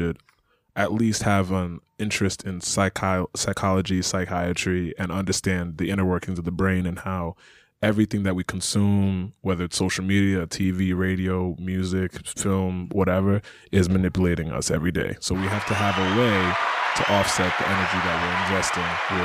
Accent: United States; You know, and I can say this as an African American. I can say this as a Nigerian American.

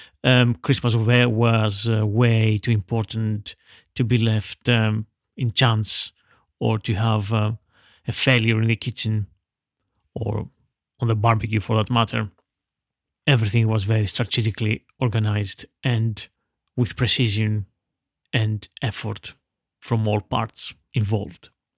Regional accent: Veria, Central Macedonia, Greece; in my hometown of Veria in northern Greece, outside in my grandmother's yard and garden with my dad

